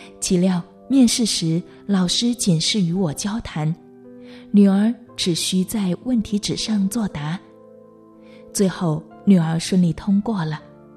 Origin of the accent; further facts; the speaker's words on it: China; moved away as an adult; now in Hong Kong; 我在国内出生和成长，自小接受无神论和进化论教育，